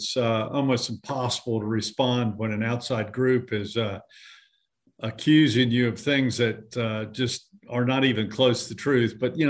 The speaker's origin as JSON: {"language": "English", "town": "Jamestown", "region": "North Carolina", "country": "United States", "tie": "born or raised there", "said": "growing up in Jamestown, North Carolina, and learning the values there."}